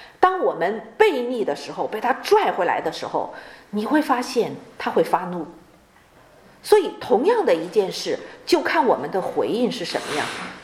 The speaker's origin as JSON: {"language": "Chinese", "country": "China", "said": "为什么神会跟这些人立约，为什么不跟我们中国人立约？"}